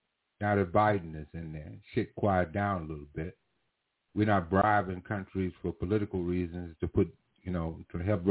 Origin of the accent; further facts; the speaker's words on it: United States; Your capital, our capital, because I'm an American, our capital was raided